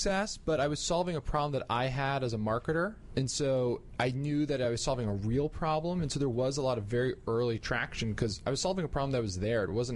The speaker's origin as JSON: {"language": "English", "region": "New Jersey", "country": "United States", "said": "Monmouth County, New Jersey"}